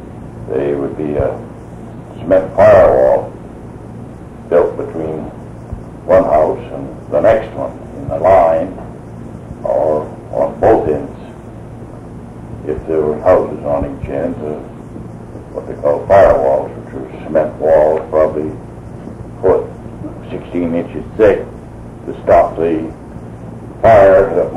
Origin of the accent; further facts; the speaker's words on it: Prescott, Arizona, United States; also born or lived in Ashland; I was born in Ashland, but my father moved to Prescott when I was about 4 years old, and I was educated. Prescott schools, went to the grammar school there, the old training school, then through high school in Prescott.